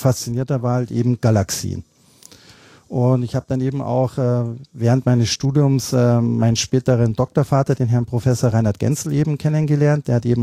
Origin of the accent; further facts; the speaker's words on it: Munich, Bavaria, Germany; now in Spain; Also ich komme ja aus München und ich bin wirklich sehr heimatverbunden